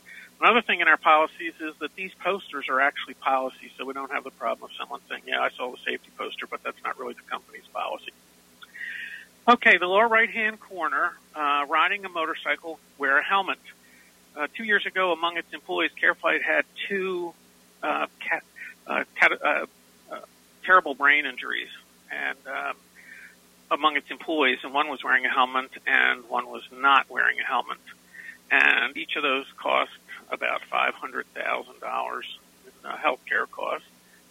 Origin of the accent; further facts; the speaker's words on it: Northeast, United States; I grew up in the Northeast, so I can drive in snow